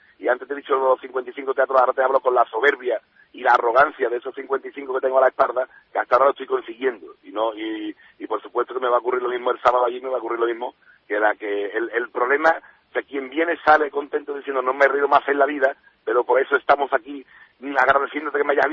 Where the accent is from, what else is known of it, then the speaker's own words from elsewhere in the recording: Bilbao, Basque Country, Spain; tú sabes, yo soy de Bilbao